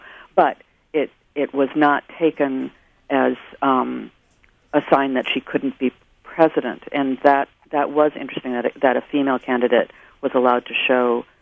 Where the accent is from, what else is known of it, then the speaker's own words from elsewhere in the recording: Minnesota, United States; I spent all my summers in Wisconsin as a kid. I'm from Minnesota